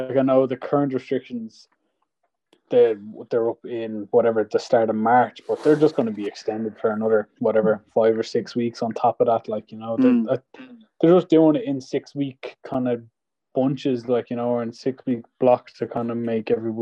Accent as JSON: {"language": "English", "town": "Swords", "region": "Leinster", "country": "Ireland", "tie": "born or raised there", "said": "It's like I'm born and raised in Swords, and I feel so awkward about being in this bar."}